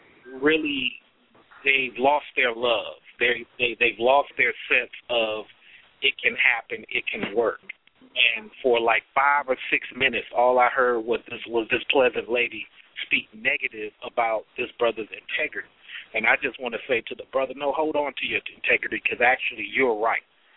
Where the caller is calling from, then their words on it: Atlanta, Georgia, United States; I'm calling from Atlanta.